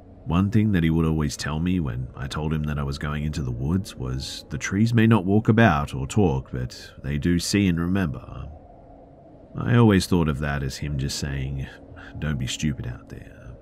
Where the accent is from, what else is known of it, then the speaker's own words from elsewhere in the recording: Ohio, United States; I grew up in the Midwest, Ohio to be more specific. The town, or village as we grew up calling it, was not large by any means, maybe around 40 to 50 people at most.